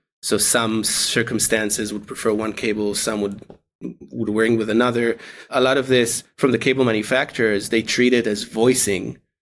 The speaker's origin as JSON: {"language": "English", "country": "Israel", "second_language": "English", "said": "I was in Israel. I'm from Israel originally."}